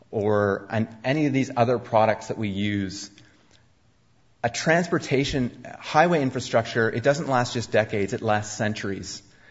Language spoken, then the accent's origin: English; Vancouver, British Columbia, Canada; as Canadians, as British Columbians, as Vancouverites, we can vote for people who can take strong action on climate change